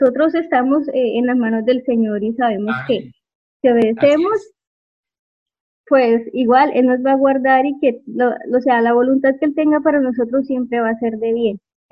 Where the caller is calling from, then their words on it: Agua de Dios, Cundinamarca, Colombia; Soy invitada de Diana Beltrán. Me estoy conectando desde el municipio de Agua de Dios, Cundinamarca.